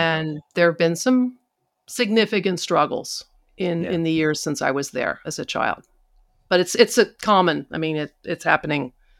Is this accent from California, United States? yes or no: no; Pennsylvania, United States; I think I grew up in the quintessential mid-20th century American small town blue collar.